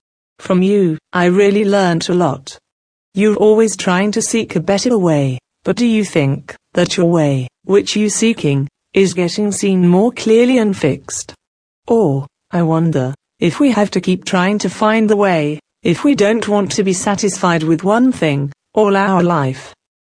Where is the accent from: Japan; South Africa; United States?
Japan; But I can't deny Japan completely, because it is my home country.